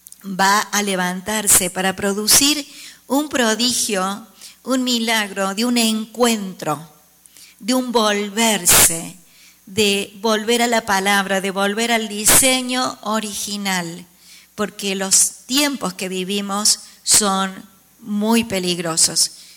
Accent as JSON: {"language": "Spanish", "region": "Córdoba", "country": "Argentina", "said": "Soy de Córdoba, como Andreita. Se darán cuenta por la forma de hablar un poquito distinta."}